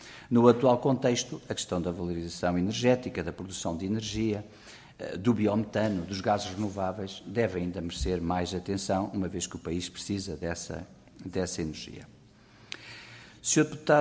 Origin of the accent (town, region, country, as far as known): Portugal